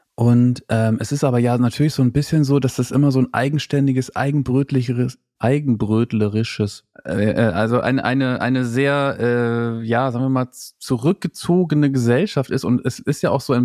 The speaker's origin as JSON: {"language": "German", "region": "Lower Saxony", "country": "Germany", "said": "Nee, ich habe mich noch nie diskriminiert gefühlt als Ostfriese, weil wir lachen ja total gerne selber über diese Witze und erzählen sie auch selber."}